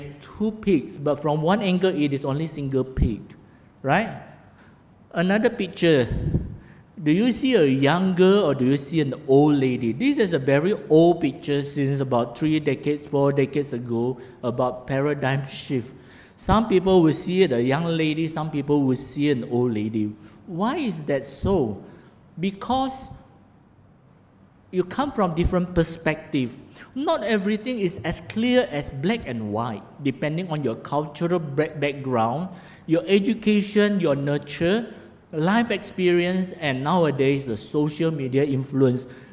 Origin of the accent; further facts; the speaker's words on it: Bintan Island, Riau Islands, Indonesia; This is a picture of the mountain from my hometown, Bintan Island. There's a Bintan Mountain.